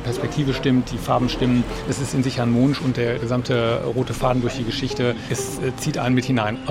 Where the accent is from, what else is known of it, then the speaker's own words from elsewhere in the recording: Heilbronn, Baden-Württemberg, Germany; Ich bin 60 und ich bin Lehrer und Lehrerausbilder. Ich bin ursprünglich eigentlich aus Heilbronn und ich besuche jetzt Freiburg. Das ist meine Lieblingsstadt, ich habe hier studiert.